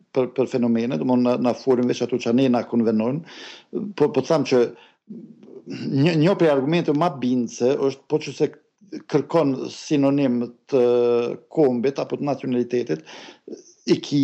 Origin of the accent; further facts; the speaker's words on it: Kosovo; now in Sweden; po në jam edhe Kosovar edhe Suedes